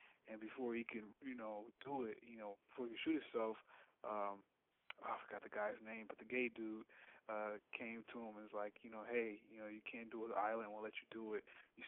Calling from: Warren, Michigan, United States; I'm from Warren, Michigan.

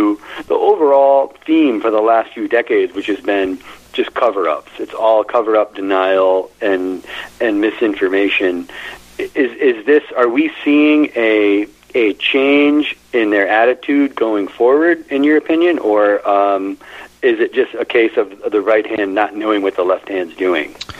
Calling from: Stratford, Connecticut, United States; from Stratford, Connecticut.

